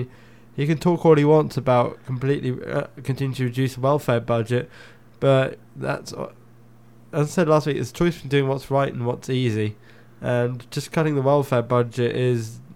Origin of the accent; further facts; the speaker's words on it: Windsor and Maidenhead, South East England, United Kingdom; I come from Royal Borough of Windsor and Maidenhead, which is quite an affluent area.